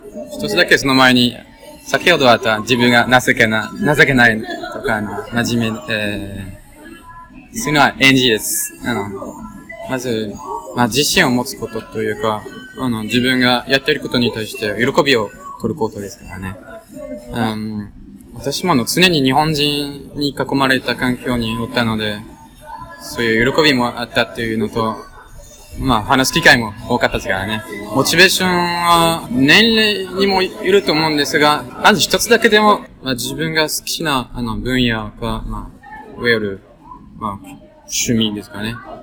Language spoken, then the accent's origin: Japanese; Provence-Alpes-Côte d'Azur, France; Japanese is a second language; now in Yamaguchi, Japan; フランス生まれ育ちですが、南仏ですね、エクサン・プロマンスの近くで育ちました。今は山口県、妻と、この二人と一緒に住んでいます。